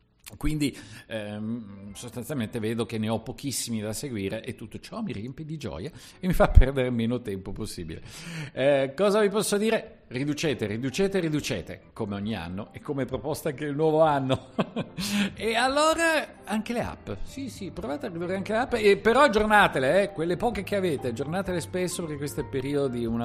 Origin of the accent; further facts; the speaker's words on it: Milan, Lombardy, Italy; soprattutto per me che sono di Milano